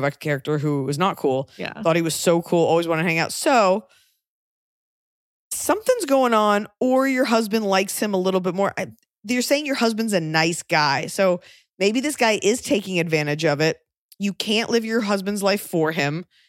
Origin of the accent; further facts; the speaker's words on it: the South, United States; Now, I'm from the South where they have those